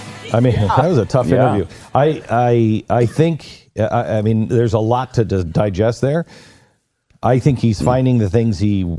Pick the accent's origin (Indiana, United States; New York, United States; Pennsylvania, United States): New York, United States; And, you know, I'm from New York, and they're like, dude, don't go here.